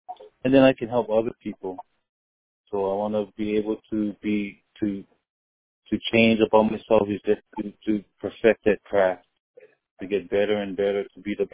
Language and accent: English; Honolulu, Hawaii, United States; Okay, I'm from Honolulu, Hawaii, born and raised here in Honolulu.